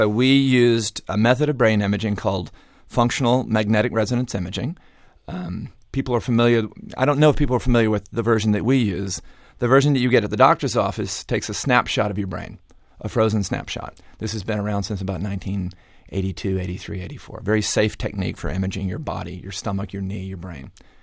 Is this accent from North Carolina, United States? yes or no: no; Atlanta, Georgia, United States; I'm from Atlanta, Georgia, the home of Coca-Cola.